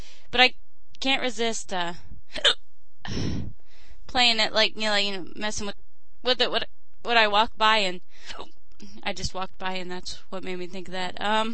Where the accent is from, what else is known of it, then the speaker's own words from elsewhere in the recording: United States; I'm an American.